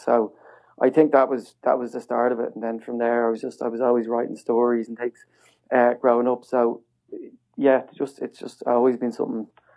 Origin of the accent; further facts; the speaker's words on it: Dublin, Leinster, Ireland; Yeah, I grew up in Dublin.